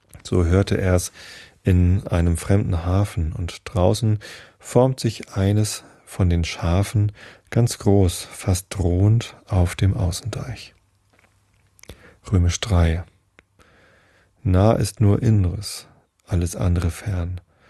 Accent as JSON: {"language": "German", "region": "Northern Germany", "country": "Germany", "said": "ich bin ja Norddeutscher und bin auch schon oft auf Inseln gewesen in der Nordsee."}